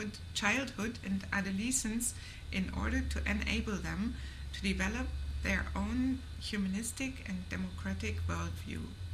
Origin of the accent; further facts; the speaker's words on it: Germany; English is a second language; also born or lived in Hamburg; now in Berlin, Germany; I live in Berlin now nearly 30 years. And I was born in Hamburg and brought up in the south of Germany.